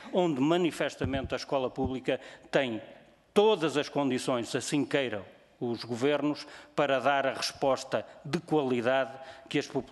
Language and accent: Portuguese; Coimbra, Portugal; eu não sou das Caldas da Rainha, mas sou de Coimbra